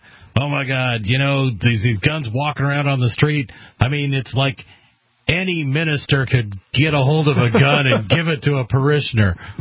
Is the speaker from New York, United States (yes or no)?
no; Oregon, United States; I'm from Oregon, so that's one of those things that kills us.